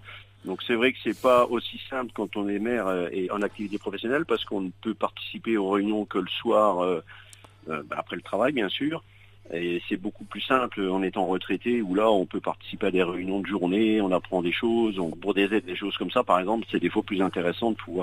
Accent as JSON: {"language": "French", "town": "Grandchamp", "country": "France", "tie": "born there", "said": "je suis né à Grandchamp, donc voilà, il n'y a pas de souci."}